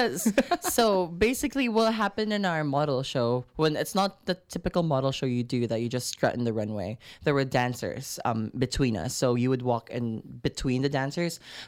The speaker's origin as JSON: {"language": "English", "country": "Philippines", "tie": "born or raised there", "moved": "as an adult", "lives_now": "New Zealand", "said": "So I grew up in the Philippines again, and then I moved to New Zealand when I was 18. So, and then I also moved during COVID"}